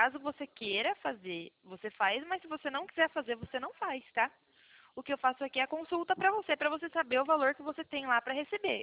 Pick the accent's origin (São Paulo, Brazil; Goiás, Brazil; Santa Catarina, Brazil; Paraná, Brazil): São Paulo, Brazil; Interior de São Paulo.